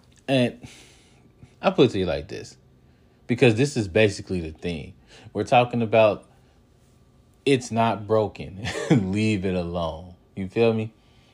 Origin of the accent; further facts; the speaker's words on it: Cincinnati, Ohio, United States; I'm from Cincy. I'm from Cincinnati, and I'm a fan, and I'm talking about stuff.